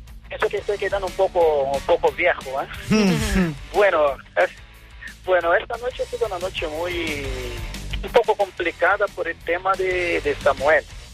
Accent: Brazil; Spanish is a second language; now in Spain; yo soy sudamericano, soy brasileño, soy negro, estoy en España trabajando

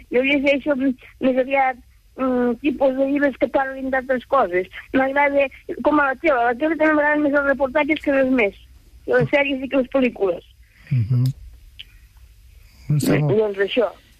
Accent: Castellserà, Catalonia, Spain; moved away; Castellserà, home, és el meu poble. Però com que hi he estat poc, perquè primer vaig estar interna en dos o tres col·legis, i després vaig tornar-hi, vaig estar-hi 3 anys més, i ja vam venir a viure aquí.

